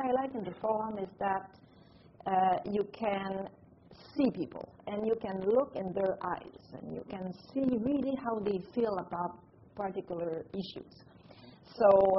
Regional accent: Quebec, Canada; I'm very proud of being Canadian, being a Quebecer

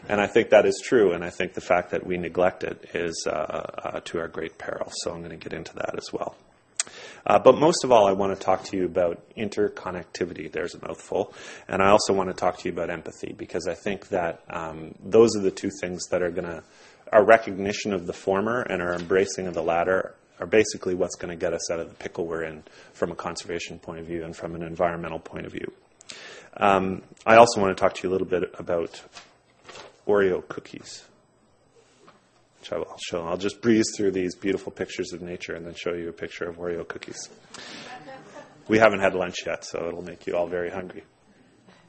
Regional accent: Nova Scotia, Canada; also born or lived in Montreal; now in Toronto, Canada; I grew up in Nova Scotia, went to school in Montreal, now live in Toronto.

